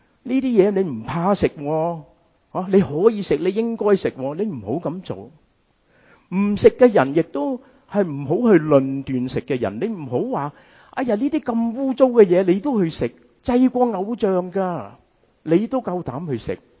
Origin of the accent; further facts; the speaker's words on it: China; 这个其实对我们中国人是很熟悉